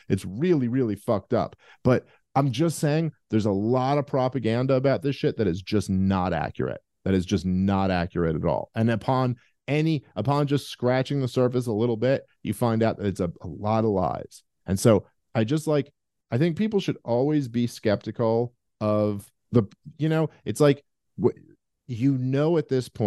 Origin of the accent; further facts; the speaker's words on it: United States; I always feel like the most important priority as an American is that my country is free first.